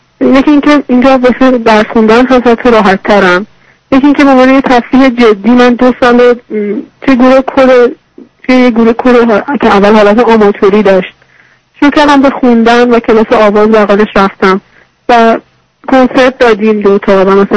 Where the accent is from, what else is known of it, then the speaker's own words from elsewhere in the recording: Tabriz, East Azerbaijan, Iran; من الان 22 سالمه، اهل تبریز هستم